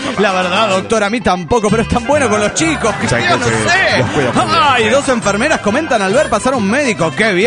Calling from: Hidalgo del Parral, Chihuahua, Mexico; de Hidalgo, de Parral, México.

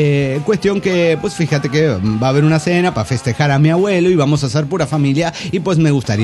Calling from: Mexico; del Mal de Infiernillo, México.

